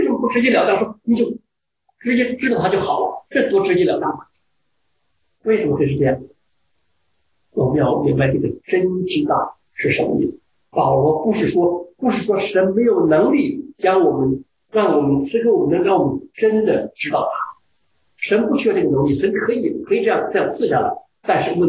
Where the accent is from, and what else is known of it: China